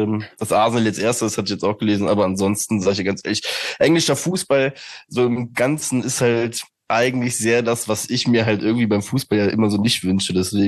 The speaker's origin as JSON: {"language": "German", "town": "Cologne", "region": "North Rhine-Westphalia", "country": "Germany", "said": "als Kölner"}